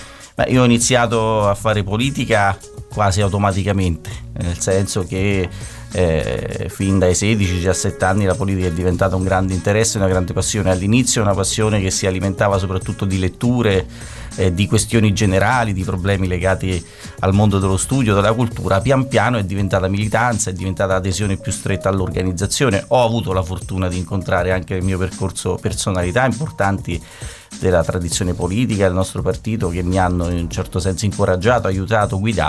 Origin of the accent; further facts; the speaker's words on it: Sezze, Lazio, Italy; legate all'inizio al mio paese, che è Sezze